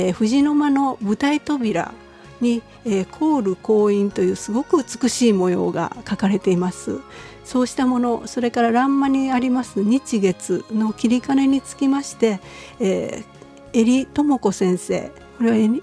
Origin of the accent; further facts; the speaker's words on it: Kyoto, Japan; born there; 私たちは京都に生まれて